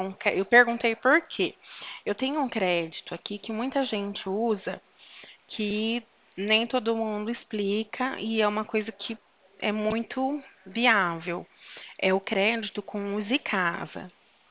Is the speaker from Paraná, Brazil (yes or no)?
no; Porto Ferreira, São Paulo, Brazil; eu sou daqui, eu sou de Porto Ferreira.